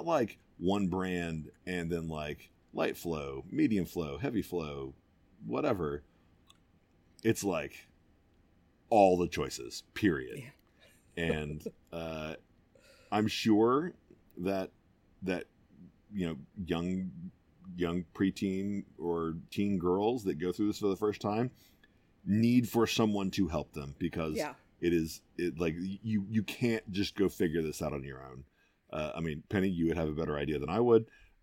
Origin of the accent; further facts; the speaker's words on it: United States; I am an American through and through, so I am used to excess